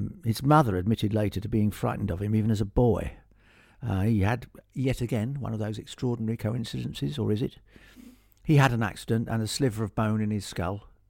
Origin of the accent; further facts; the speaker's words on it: Scotland, United Kingdom; born there; I'm more sentimental about Glasgow because I was born near Glasgow.